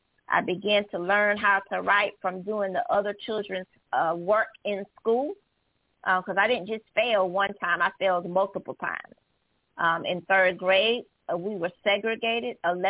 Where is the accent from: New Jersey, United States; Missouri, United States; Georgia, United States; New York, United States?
New York, United States; Bronx; born there; also born or lived in Charleston; I'm the only child. And I was born in the Bronx. So moving to Charleston, there was no person to come and speak for me.